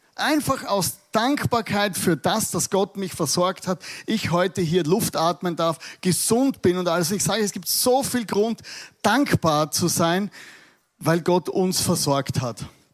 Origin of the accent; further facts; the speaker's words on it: Styria, Austria; Und in unserer Welt, wo ich herkomme, Südsteiermark.